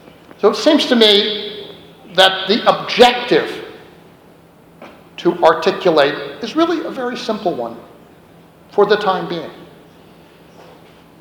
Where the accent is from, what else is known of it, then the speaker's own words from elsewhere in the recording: United States; but also as an American, I should say, on a transatlantic basis